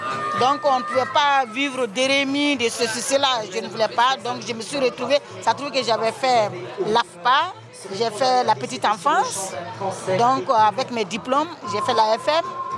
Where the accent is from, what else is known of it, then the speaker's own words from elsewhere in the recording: Mauritania; French is a second language; De la Mauritanie. On est de la Mauritanie.